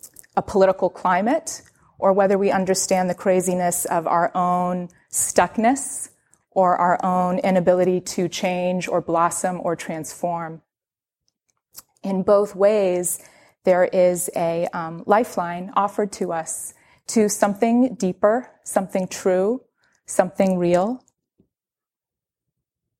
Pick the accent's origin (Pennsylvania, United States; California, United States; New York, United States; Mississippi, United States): New York, United States; New York City; And I grew up in New York City, and I love it here.